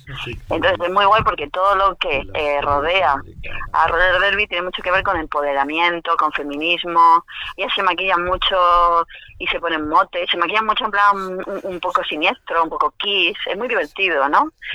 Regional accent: Region of Murcia, Spain; yo soy murciana, ahora estoy viviendo en Murcia

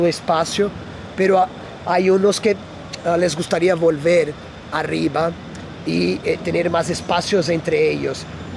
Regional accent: Brazil; incluso en Brasil, yo soy de Brasil

